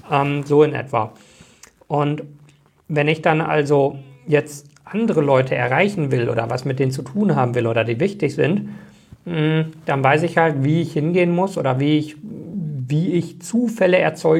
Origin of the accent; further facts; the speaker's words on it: Bochum, North Rhine-Westphalia, Germany; das ist größer als meine Heimatstadt Bochum.